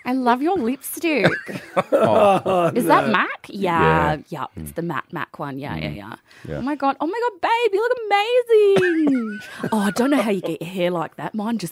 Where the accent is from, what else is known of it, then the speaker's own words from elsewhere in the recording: Paracombe, South Australia, Australia; I was up in Paracombe over the weekend, my hometown, and right next to Paracombe is Inglewood, which is where I worked at the pub there for a long time.